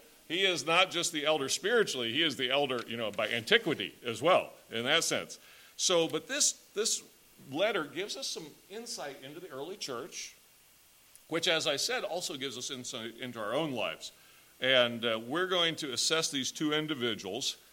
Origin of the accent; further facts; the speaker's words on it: Indiana, United States; the gentleman that kind of discipled me after I first became a Christian growing up in Indiana.